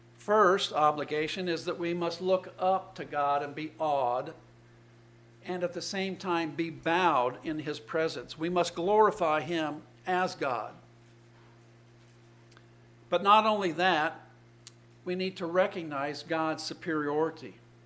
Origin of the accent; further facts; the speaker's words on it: Indianapolis, Indiana, United States; born there; I'm so thankful that I was born in Indianapolis, Indiana in the year 1951, because I was born into the lap of luxury here in the United States of America.